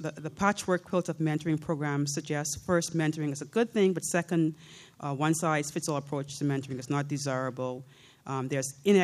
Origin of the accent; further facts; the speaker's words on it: Bahamas; now in Canada; I'm from the Bahamas originally.